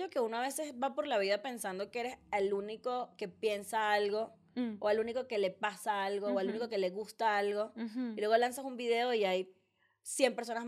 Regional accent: Venezuela; yo soy venezolana, claro

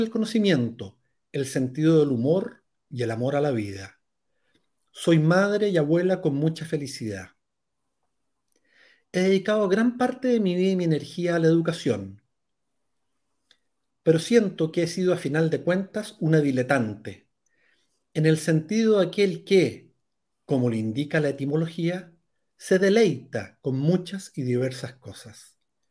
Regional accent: Chile; Soy chilena, pero me siento bastante cosmopolita. Tengo 82 años

